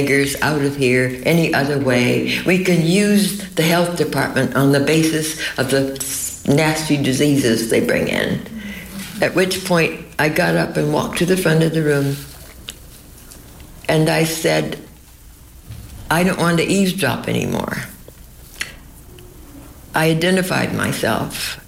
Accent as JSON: {"language": "English", "region": "California", "country": "United States", "tie": "born or raised there", "said": "I had grown up in California from the age of six"}